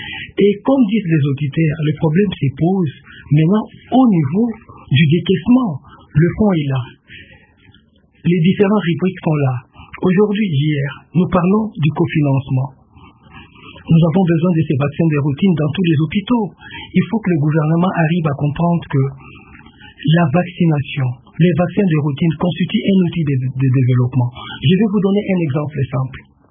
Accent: Katanga, DR Congo; Je viens du Katanga, je dois vous le dire.

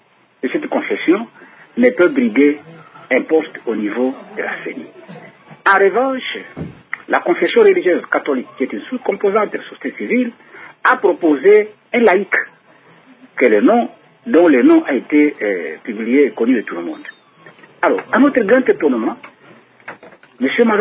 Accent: DR Congo; mais ici, en tant que Congolais, nous devons parfois nous dire des choses pour faire avancer ce pays.

